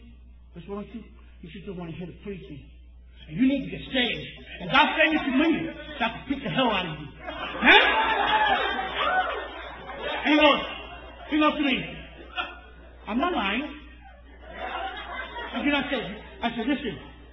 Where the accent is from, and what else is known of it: New York, United States